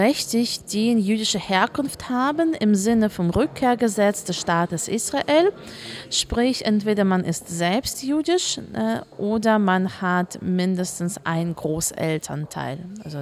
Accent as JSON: {"language": "German", "country": "Germany", "said": "Ich komme halt aus Deutschland."}